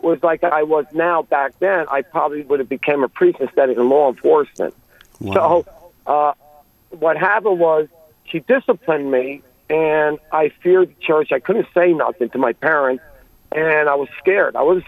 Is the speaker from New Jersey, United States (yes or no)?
yes; Nutley, New Jersey, United States; I'm from Nutley, New Jersey.